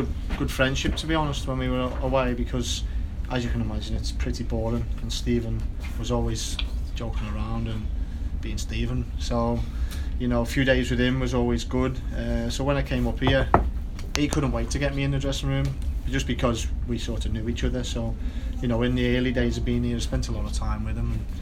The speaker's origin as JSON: {"language": "English", "town": "Wigan", "region": "North West England", "country": "United Kingdom", "said": "because I come from Wigan, where it was really a working class club."}